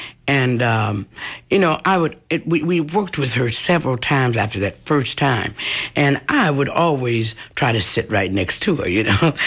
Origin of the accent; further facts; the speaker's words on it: Chicago, Illinois, United States; I got my brother here from Chicago, from my hometown, Windy City of Chicago.